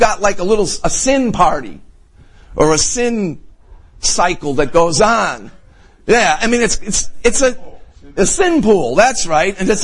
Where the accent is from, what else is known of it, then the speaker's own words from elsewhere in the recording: Scotland, United Kingdom; I'm a Scotsman.